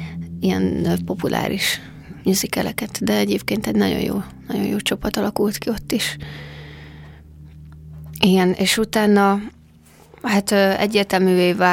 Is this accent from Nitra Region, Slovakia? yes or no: yes; Tešedíkovo, Nitra Region, Slovakia; az első fellépés szerintem Pereden a szülőfalumban. Felvidékem.